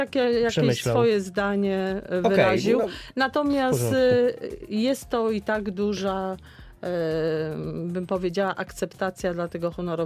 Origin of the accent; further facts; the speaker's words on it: Zielona Góra, Lubusz Voivodeship, Poland; jestem z Zielonej Góry